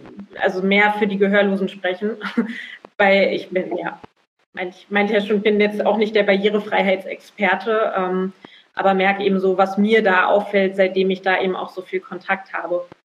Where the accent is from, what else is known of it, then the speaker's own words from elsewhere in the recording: Berlin, Germany; now in Rügen, Germany; Genau, bin vor 3,5 Jahren da fest hingezogen. Ich komme ursprünglich auch eigentlich aus Berlin.